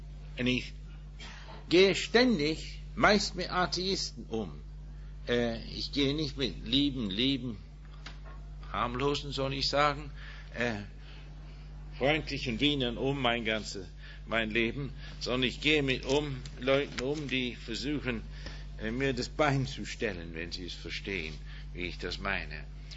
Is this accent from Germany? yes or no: no; England, United Kingdom; German is a second language; ich bin Engländer.